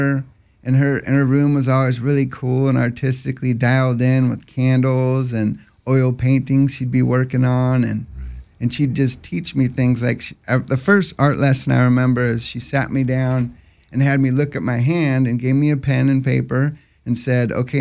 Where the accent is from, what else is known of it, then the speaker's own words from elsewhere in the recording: Poway, California, United States; I grew up in Poway, actually.